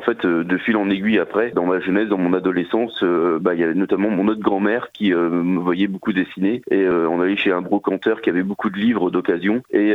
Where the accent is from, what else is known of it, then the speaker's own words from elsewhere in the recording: Hauts-de-France, France; que je suis Picard, donc je suis pas du tout anglais ou américain